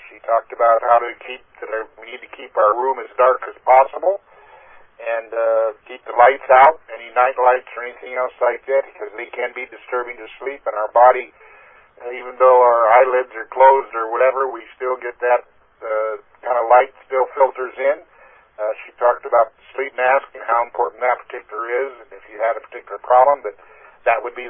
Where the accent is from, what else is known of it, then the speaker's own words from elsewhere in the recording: Olympia, Washington, United States; I don't know about the super guy, but I am from Olympia, Washington.